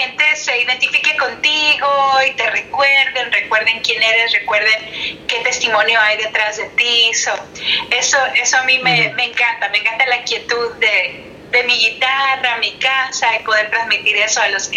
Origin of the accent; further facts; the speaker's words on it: Mexico; Sí, soy mexicana.